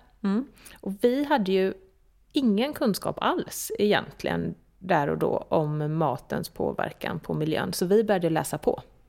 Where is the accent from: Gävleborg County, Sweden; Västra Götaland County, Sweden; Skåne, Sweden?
Västra Götaland County, Sweden; Gothenburg; Vi är två vänner från Göteborg ursprungligen.